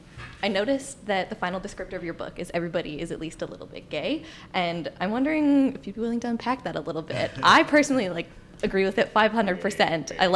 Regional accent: Inuvik, Northwest Territories, Canada; My hometown is Inuvik, Northwest Territories. I wasn't born there, but that's where my family comes from.

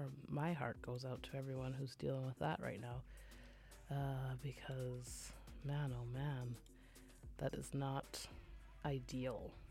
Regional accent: Vancouver, British Columbia, Canada; We're from Vancouver. We don't get anything too bad.

